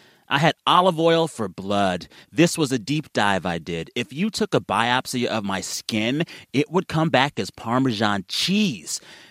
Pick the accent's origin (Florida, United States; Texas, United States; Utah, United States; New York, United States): Texas, United States; As a Texan, we have to watch that guy. He's one of us.